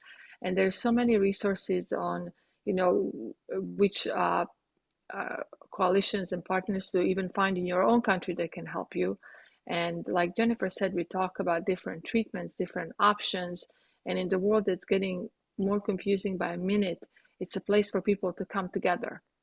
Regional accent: Croatia; English is a second language; I have weird ways of saying American sayings because, you know, I'm from Croatia.

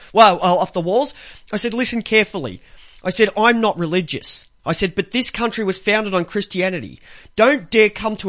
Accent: Ireland; Like, I'm from Ireland, you're from Italy

